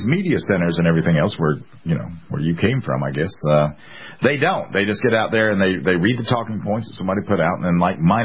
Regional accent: the South, United States; Well, I mean, I'm from the South too, but I mean, I'm also sane.

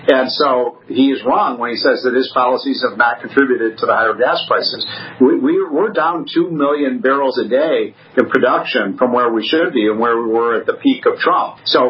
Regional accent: Chicago, Illinois, United States; I'm from Chicago. It gets to 10 degrees below zero at night.

